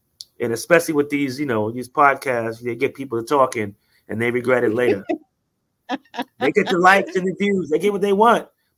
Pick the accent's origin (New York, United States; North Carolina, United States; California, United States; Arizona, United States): New York, United States; Queens; As me growing up in Queens, I lived on the border between Queens and, between Hollis and Farmers.